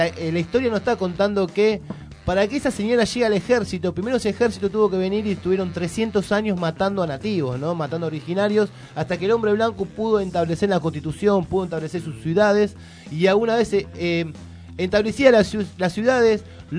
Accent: Argentina; yo no me considero ni Come Chingón, ni no, ni Sarabiñón, ni Mapuche, nada, pero creo que si soy argentino, somos argentinos

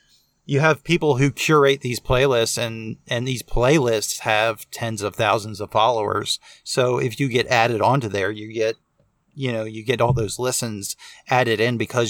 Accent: Southeast, United States; And, you know, growing up in the Southeast, it's relevant.

